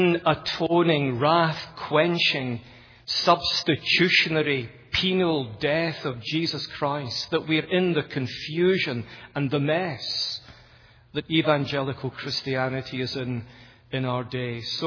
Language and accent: English; Glasgow, Scotland, United Kingdom; accent: educated Glasgow; I'm not from here, and the reason why I'm invited so often to the USA is just my accent, which, in case you're wondering, is educated Glasgow. Most people from Glasgow who've been educated speak like me, so there you go.